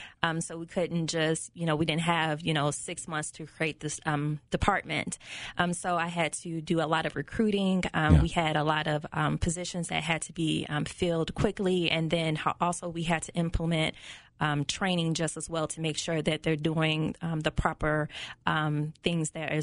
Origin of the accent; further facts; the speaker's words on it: Peoria, Illinois, United States; I am, born and raised in Peoria, Illinois.